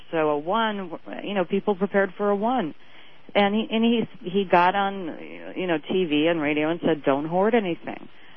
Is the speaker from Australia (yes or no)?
no; Florida, United States; Oh, my God. I'm from Broward.